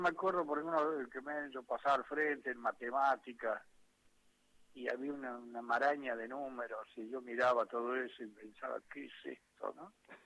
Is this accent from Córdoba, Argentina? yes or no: yes; Córdoba, Argentina; born there; yo nací en Córdoba, nací en el barrio Cófico